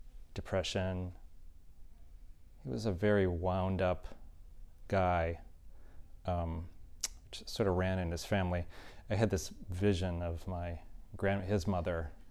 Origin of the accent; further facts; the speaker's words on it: Traverse City, Michigan, United States; also born or lived in Marquette, Michigan; I was born in born in Marquette, Michigan, in the Upper Peninsula. I didn't grow up there. My parents just happened to be up there for the summer. My dad was going to school. And I grew up around Traverse City in the Northern Lower Peninsula